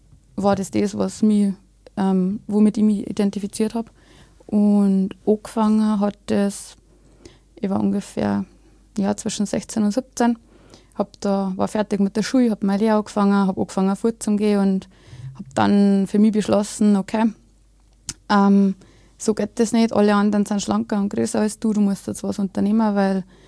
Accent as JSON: {"language": "German", "town": "Deisendorf", "region": "Bavaria", "country": "Germany", "said": "ich bin aus Bayern, aus Deisendorf, das ist ziemlich an der Grenze. Und aufgewachsen bin ich in einem katholischen Elternhaus."}